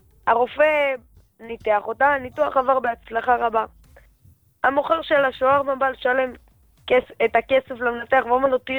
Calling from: Rehovot, Central District, Israel

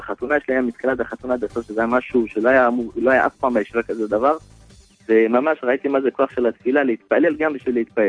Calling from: Ashdod, Southern District, Israel; אני באשדוד.

